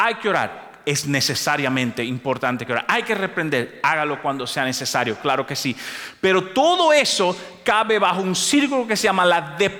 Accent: Dominican Republic; yo vengo de un país, tal vez usted no sabe, yo vengo de República Dominicana, que está al lado, es la misma isla junto con Haití, se llama la Isla Española.

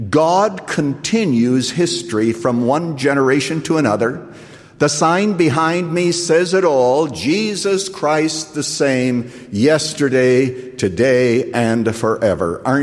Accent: Canada; He's the same Holy Spirit who converted me as a boy when I was growing up in Canada.

